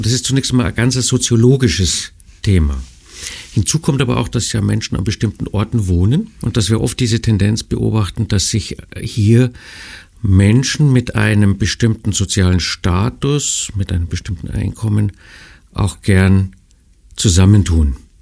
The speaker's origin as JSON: {"language": "German", "town": "Munich", "region": "Bavaria", "country": "Germany", "tie": "born or raised there", "said": "ich bin in München groß geworden, wenngleich nicht dort geboren. Ich habe dann in München auch studiert, Geografie, politische Wissenschaften und Raumplanung, Raumordnung auf Diplom."}